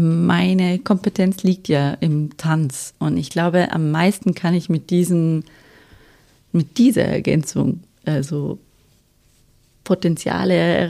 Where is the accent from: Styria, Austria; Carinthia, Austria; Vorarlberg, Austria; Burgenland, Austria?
Vorarlberg, Austria; Fußach; also born or lived in Bregenz / Vienna; Vorarlbergerin. Genau, ich komme aus, also waschechte. Geboren in Bregenz und aufgewachsen in Fußach und jetzt wieder zurück nach 10 Jahren in Wien, wieder in Fußach.